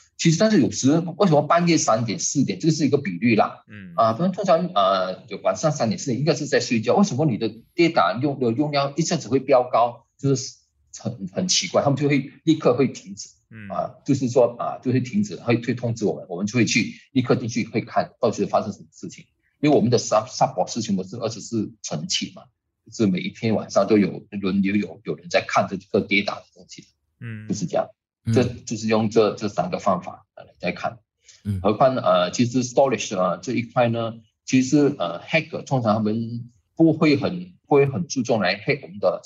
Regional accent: Malaysia; 其实马来西亚人才是很多啊，因为毕竟我们是多元种族嘛，对吗？或者是我们从小就学华文啊，我们的家里的方言啊，然后我们的英文啊，马来文

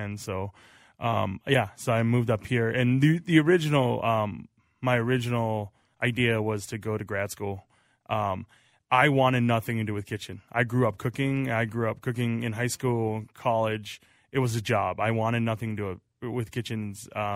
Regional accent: Wisconsin, United States; I grew up in Wisconsin

